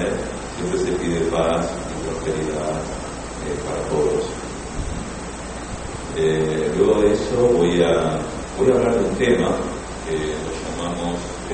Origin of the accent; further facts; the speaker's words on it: Buenos Aires, Argentina; now in California, United States; hace 10 años prácticamente vivo en Estados Unidos. Soy argentino, me crié en Buenos Aires y conocí todo esto desde muy chico.